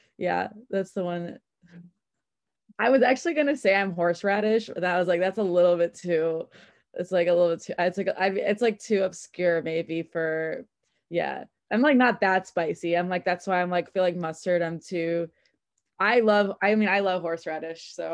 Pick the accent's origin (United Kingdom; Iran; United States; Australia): United States; Chicago, Illinois; I'm from Chicago.